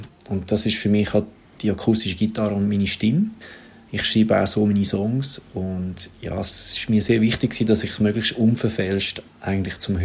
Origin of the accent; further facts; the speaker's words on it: Zurich, Switzerland; Meine Mutter ist Engländerin und mein Vater ist Tschech. Ich bin aber hier in Zürich geboren und aufgewachsen.